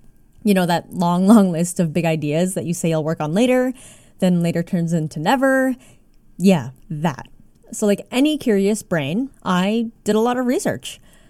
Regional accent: Canada; So for me, a visibly Asian woman who was born and raised in Canada, I was expected to fit the stereotype or the model minority, as it were.

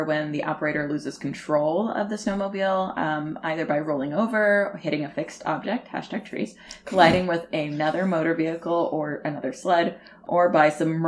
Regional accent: California, United States; because I grew up in California.

